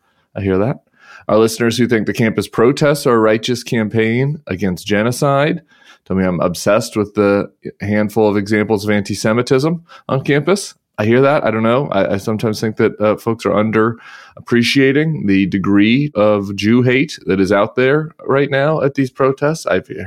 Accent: Denver, Colorado, United States; If you want to come make a weekend out of it, my hometown is beautiful in June. All right. It's a Friday. So come hang out with us in Denver.

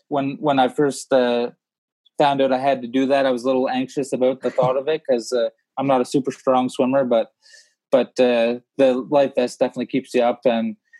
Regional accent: Halifax, Nova Scotia, Canada; We're tied up in my hometown of Halifax

